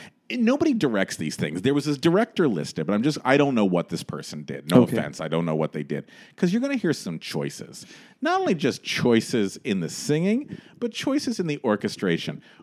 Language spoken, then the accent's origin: English; Los Angeles, California, United States; So, folks, growing up in Los Angeles, let me explain to you what we do out there for theatrical entertainment